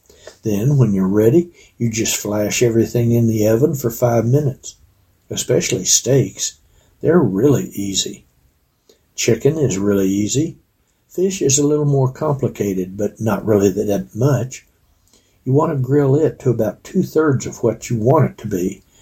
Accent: Texas, United States; Growing up in Texas, we ate a lot of casseroles.

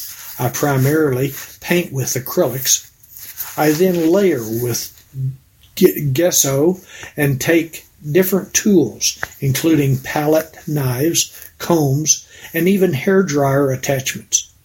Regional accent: United States; The colors and styles I use are all inspired from growing up on the Duck Valley Indian Reservation, which is 100 miles from the nearest town.

